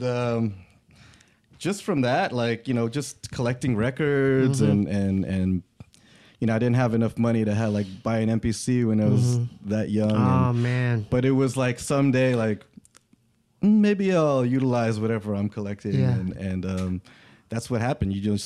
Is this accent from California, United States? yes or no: yes; California, United States; I was born and raised in the Orange County area.